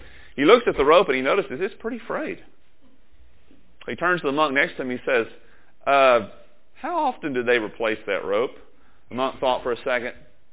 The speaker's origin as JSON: {"language": "English", "region": "Texas", "country": "United States", "said": "My parents live in East Texas. I'm from East Texas."}